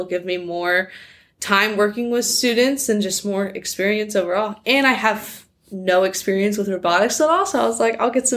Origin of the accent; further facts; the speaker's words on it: Carthage, Missouri, United States; I'm from Carthage, Missouri, but I go to school here at Pitt State